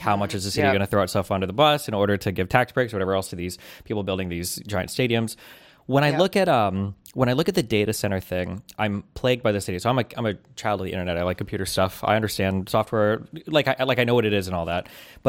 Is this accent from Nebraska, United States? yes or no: yes; Omaha, Nebraska, United States; one of the biggest issues that I remember growing up in Omaha was like the dream of everybody was you go to college